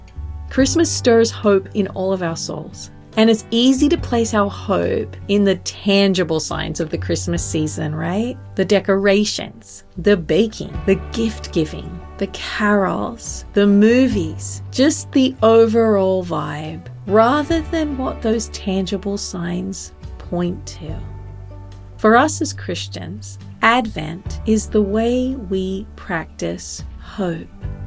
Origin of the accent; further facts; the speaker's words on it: Australia; born there; because I was born in Australia and we don't celebrate Thanksgiving.